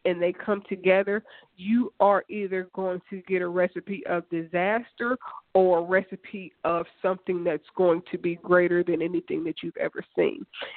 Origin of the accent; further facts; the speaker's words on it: Dayton, Ohio, United States; Like, I'm from the hood. I'm from Dayton, Ohio. I'm from the west side of Dayton, Ohio. And the west side of Dayton, Ohio is kind of rough a little bit.